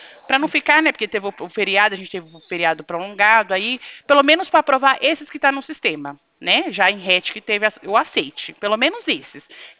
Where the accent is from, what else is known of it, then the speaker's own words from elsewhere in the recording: Presidente Prudente, São Paulo, Brazil; eu sou aqui de Presidente Prudente